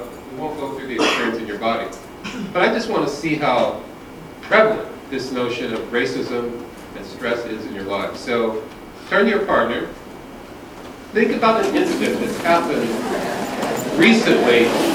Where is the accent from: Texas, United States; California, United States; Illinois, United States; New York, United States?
Illinois, United States; Chicago; I'm from Chicago.